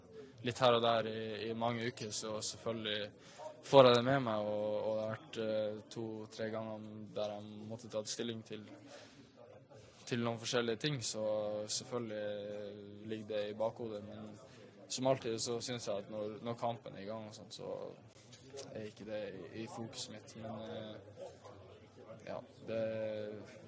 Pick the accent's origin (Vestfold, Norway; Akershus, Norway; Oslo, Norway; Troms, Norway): Troms, Norway; Tromsø; jeg er jo født og oppvokst i Tromsø